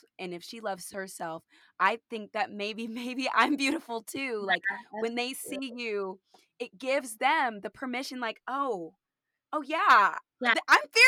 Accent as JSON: {"language": "English", "region": "California", "country": "United States", "tie": "born or raised there", "said": "Like, I grew up in California and my friends, we were always trying to be darker."}